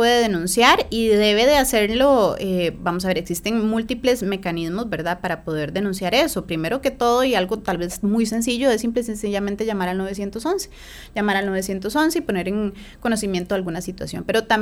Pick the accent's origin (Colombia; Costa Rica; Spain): Costa Rica; Nosotros como ticos y ticas nos movilizamos mucho en nuestro país